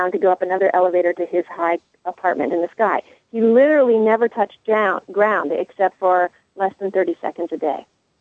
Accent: Canada; The same thing happens in the north. I'm Canadian.

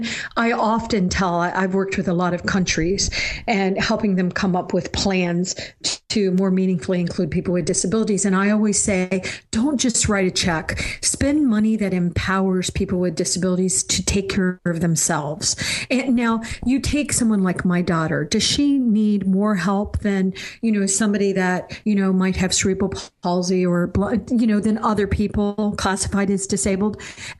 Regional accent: Florida, United States; now in Virginia, United States; I was raised as a Christian. I come from Florida. I'm in Virginia now, but so I come from the South, and I was raised in the Baptist part of the Christian faith.

